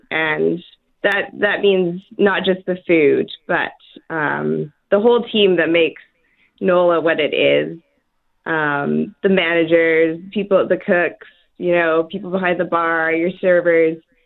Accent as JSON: {"language": "English", "town": "Vancouver", "region": "British Columbia", "country": "Canada", "tie": "born or raised there", "lives_now": "Winnipeg, Canada", "said": "I grew up in Vancouver. And I've decided to make Winnipeg my home and open a restaurant here."}